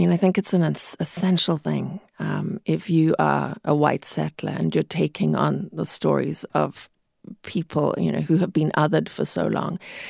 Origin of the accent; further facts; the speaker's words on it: Zimbabwe; growing up in Zimbabwe